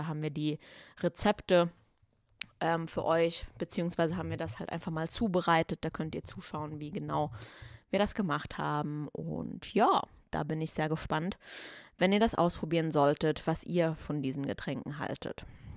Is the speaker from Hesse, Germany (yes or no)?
no; Saarbrücken, Saarland, Germany; wir kommen ja aus Saarbrücken oder aus dem Saarland